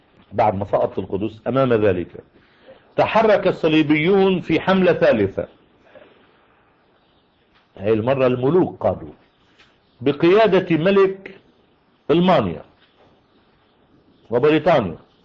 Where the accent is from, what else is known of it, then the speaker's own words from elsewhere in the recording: Lebanon; على المنطقة اللي عندنا بلبنان